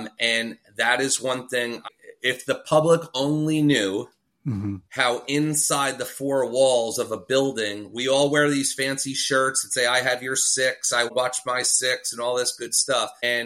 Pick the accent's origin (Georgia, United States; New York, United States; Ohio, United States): New York, United States; I'm Italian and from New York, so just forgive me.